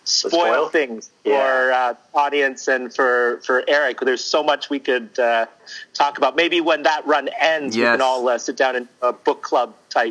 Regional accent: Toronto, Ontario, Canada; I was a kid growing up in Toronto

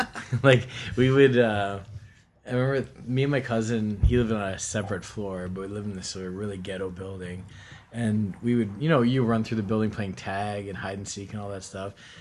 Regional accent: Toronto, Ontario, Canada; I grew up in Scarborough, Ontario, a suburb of Toronto.

